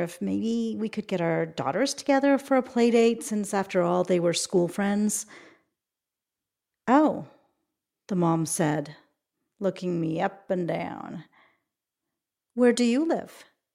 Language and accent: English; California, United States; because I'm politically sensitive and I value diversity and I'm from the Bay Area